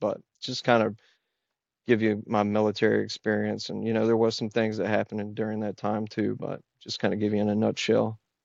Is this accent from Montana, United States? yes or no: no; Kentucky, United States; growing up in Eastern Kentucky, I, you know, there were a couple choices of what you could do.